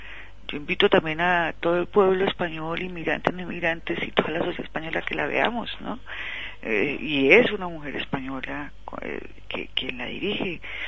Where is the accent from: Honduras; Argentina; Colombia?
Colombia; now in Spain; si bien no quiero decir que todos seamos, como decimos en mi tierra, peras en dulce